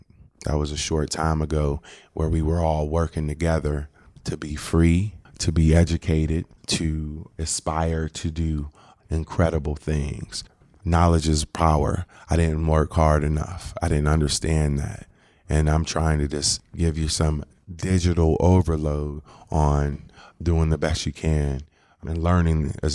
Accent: Syracuse, New York, United States; I was raised in Syracuse, New York. For the most part, my immediate family was very tight. I come from a single parent home.

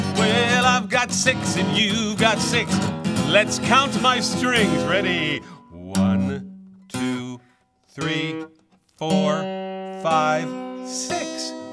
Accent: Pittsburgh, Pennsylvania, United States; also born or lived in Utica, United States; I was born in Utica, New York, but since I was five, we moved to Pittsburgh, so I've been here pretty much all my life.

